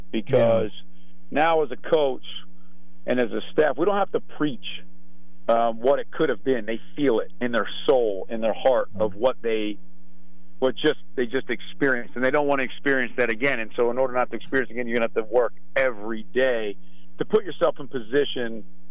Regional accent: Philadelphia, Pennsylvania, United States; I was just thinking, I feel like growing up in Philadelphia, I feel like this is my own version of WIP after an Eagles game on a Sunday

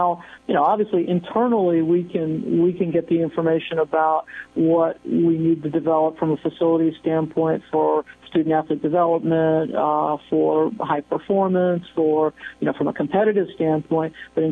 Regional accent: East Coast, United States; also born or lived in Midwest; being growing up in East Coaster and certainly spending the first 20 years, a couple thirds of my career in the East and the Midwest

